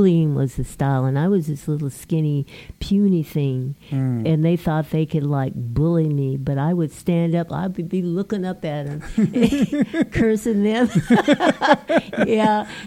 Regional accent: San Diego, California, United States; because I grew up in San Diego, we'd been to Tijuana.

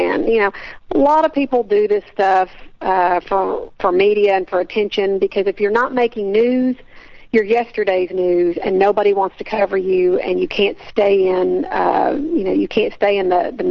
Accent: Little Rock, Arkansas, United States; Actually, I am from Little Rock, got back in from New York.

